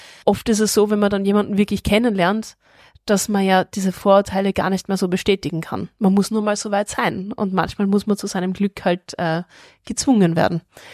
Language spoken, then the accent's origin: German; Austria; wir als Österreicher